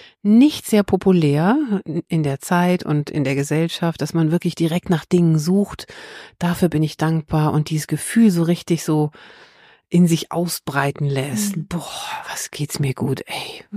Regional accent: Hamburg, Germany; Ich komme aus Hamburg.

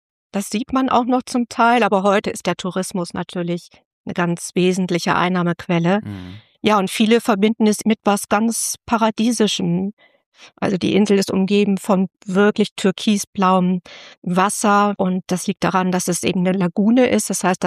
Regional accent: Germany; Das lag vor allem daran, dass wir gesagt haben, wir sind Deutsche. Das ist nicht unsere Kultur, nicht unsere Sprache.

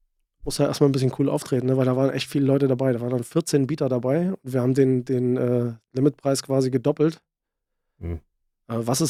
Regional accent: Saxony-Anhalt, Germany; born there; ich komme ja gebürtig aus Sachsen-Anhalt von einem kleinen Dorf.

